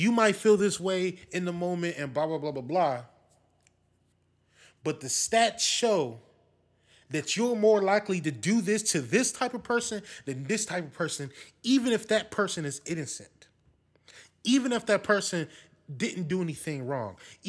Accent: Wisconsin, United States; I don't like the fact that I'm from Wisconsin, so you hear stories about your friends from small town USA, and they know everybody

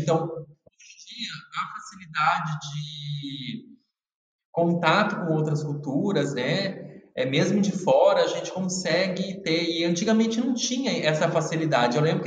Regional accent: Paraná, Brazil; also born or lived in Mato Grosso; daí eu nasci no Paraná, a gente foi para o Mato Grosso, daí a gente voltou para o Paraná de novo.

